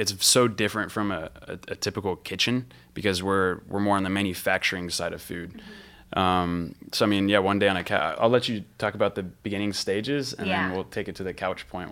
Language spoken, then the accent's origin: English; Rome, Lazio, Italy; I grew up in Rome, Italy